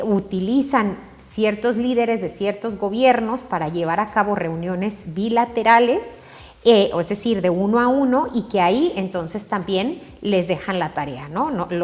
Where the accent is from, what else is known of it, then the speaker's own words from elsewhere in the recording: Mexico; en mi caso, que soy de México, yo me sorprendí cuando me di cuenta que México era el décimo donante en Naciones Unidas